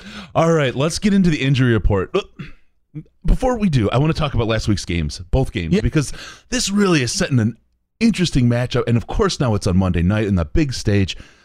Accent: Detroit, Michigan, United States; moved away as an adult; also born or lived in Southern California; now in Tampa Bay, United States; I was born in Detroit, grew up in Detroit area, moved away for work back in 2007, have lived in Southern California, now Champa Bay. And, anyone asks, I'm still a Detroiter, 110%.

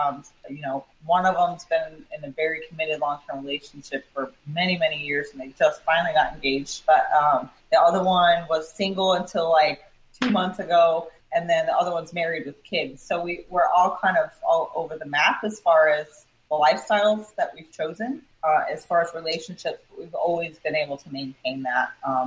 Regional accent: Houston, Texas, United States; also born or lived in Michigan / Maryland; I grew up in Houston, moved around for 12 years with college in Michigan, came back for grad school, Texas State, moved to Maryland for 4 years.

